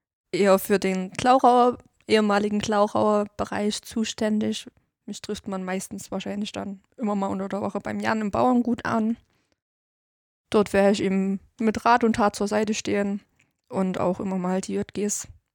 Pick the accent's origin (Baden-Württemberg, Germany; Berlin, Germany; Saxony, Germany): Saxony, Germany; Niederlungwitz; ich komme aus Niederlungwitz ursprünglich, das ist bei Glauchau. Bin mittlerweile 18 Jahre alt